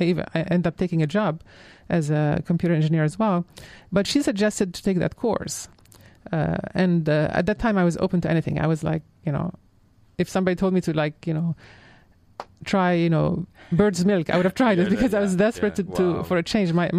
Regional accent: Egypt; growing up in Egypt in an upper middle class community

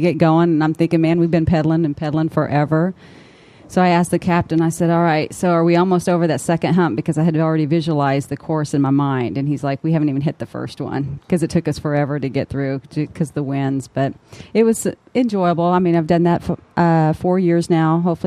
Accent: Dallas, Texas, United States; I'm from Texas, so I remember that.

